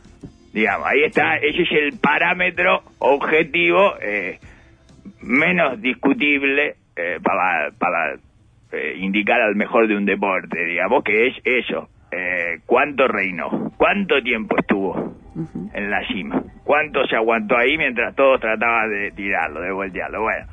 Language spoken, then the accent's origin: Spanish; Uruguay; Así somos los uruguayos, como anfitriones.